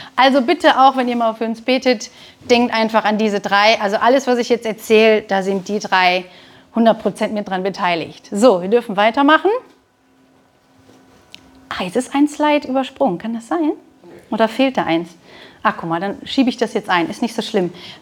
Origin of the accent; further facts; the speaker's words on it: Mönchengladbach, North Rhine-Westphalia, Germany; also born or lived in Viersen; Also, ich bin in Viersen geboren. Wer nachgucken möchte, in meinem Pass steht tatsächlich geboren in Viersen, dann aber gezogen nach Mönchengladbach, in Mönchengladbach aufgewachsen.